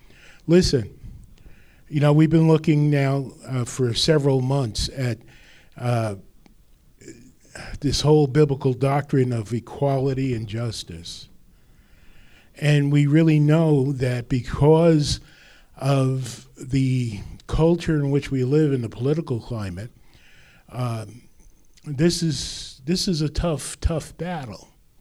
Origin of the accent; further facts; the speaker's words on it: Rutherford, New Jersey, United States; And they were from my hometown up in Rutherford.